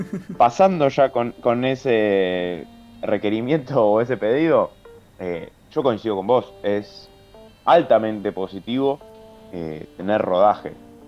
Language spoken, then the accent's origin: Spanish; Boston, Massachusetts, United States; Soy de Boston, pero primero soy fanático de la NBA